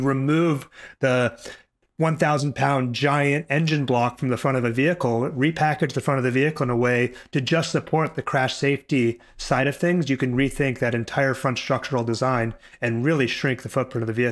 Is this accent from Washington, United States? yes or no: yes; Seattle, Washington, United States; Yeah, so my background, I grew up in the Seattle area.